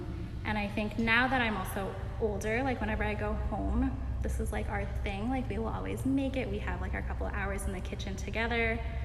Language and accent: English; Wisconsin, United States; My parents are from Taiwan and I grew up in Wisconsin, which isn't the most diverse place.